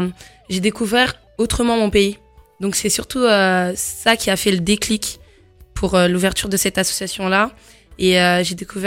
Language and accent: French; France; born there; Je suis née en France.